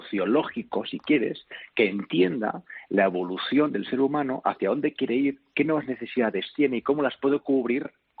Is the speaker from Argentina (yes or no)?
no; Spain; ya como español, como de país